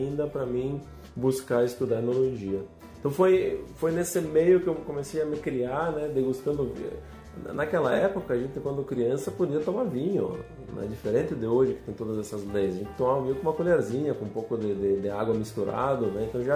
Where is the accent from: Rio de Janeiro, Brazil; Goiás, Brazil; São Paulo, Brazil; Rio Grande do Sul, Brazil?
Rio Grande do Sul, Brazil; Flores da Cunha; vocês já vão perceber pelo meu sotaque que eu sou do Rio Grande do Sul, de Flores da Cunha, nascido em Flores da Cunha, criado aqui, sou de família de produtores e sempre estive envolvido no meio do vinho. Desde criança, eu sou de descendência italiana